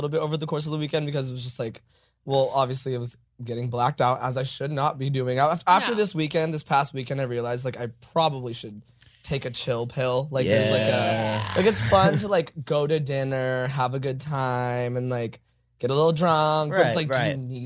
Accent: Las Vegas, Nevada, United States; Well, in Vegas, I feel like growing up in Vegas, they absolutely do, if not worse.

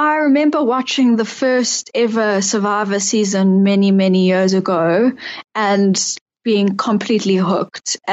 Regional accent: Johannesburg, Gauteng, South Africa; in my head, I'm still 32, but actually I'm 33. And I'm a lawyer from Johannesburg.

